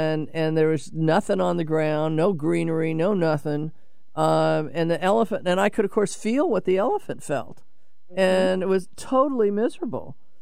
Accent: Seattle, Washington, United States; I can remember, because I grew up in Seattle, and we often, you know, my parents would take us to Woodland Park Zoo.

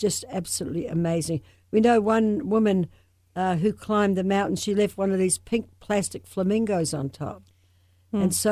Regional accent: New Zealand; I grew up in New Zealand on a farm. Of course, a lot of New Zealanders are farmers. We had 10,000 acres, sheep and cattle and dairy.

